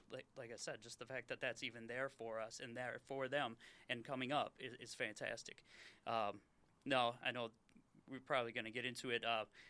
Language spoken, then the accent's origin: English; Racine, Wisconsin, United States; I'm from Racine. I was born in Racine. I attended public schools my entire life in Racine